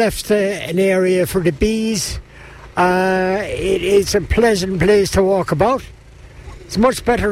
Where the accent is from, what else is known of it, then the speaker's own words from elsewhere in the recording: Tralee, Munster, Ireland; I'm a local from Tralee. I live in Leedale in Carsonleigh.